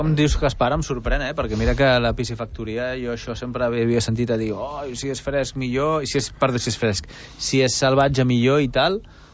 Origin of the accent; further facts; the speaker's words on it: Barcelona, Catalonia, Spain; now in Arenys de Mar, Spain; jo soc de Barcelona, gràcies a Déu, i clar, allà les coses van d'una manera. I una de les coses que més em va sobtar quan vaig venir a viure aquí, en aquest cas, aquí a Arenys